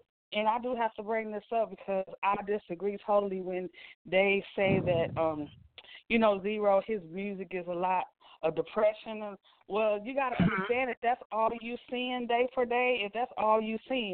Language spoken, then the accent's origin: English; Baltimore, Maryland, United States; I'm from Baltimore, Maryland, but if I went back there now, they'll be like, girl, why you got that accent?